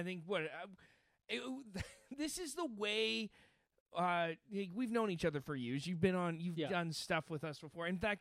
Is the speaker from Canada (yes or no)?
yes; Canada; They figured out now that I'm from Canada.